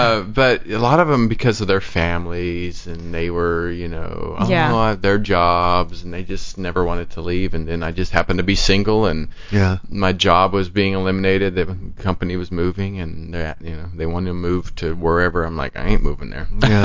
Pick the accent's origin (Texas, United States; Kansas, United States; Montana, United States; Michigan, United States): Kansas, United States; Granola; Yeah, I'm from Granola, Kansas.